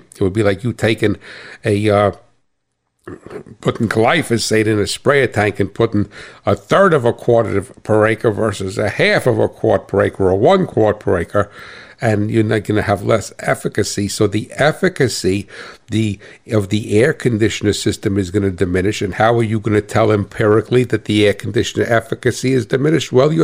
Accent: New Jersey, United States; accent: New Jersey; and if I got a funny accent, that's because I'm from New Jersey.

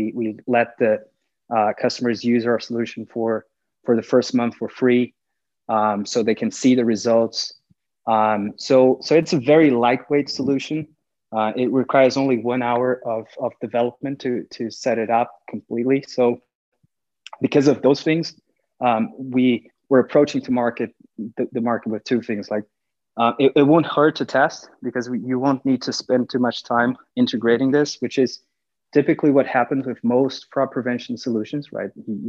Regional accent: Brazil; moved away as an adult; now in United States; I'm originally from Brazil, and I moved up here to the US last year to launch the product here.

